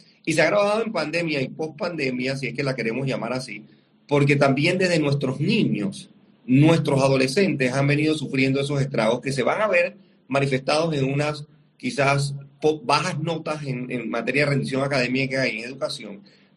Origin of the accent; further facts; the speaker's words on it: Panama; que tenemos que enfrentar como panameños, no con modelos copiados.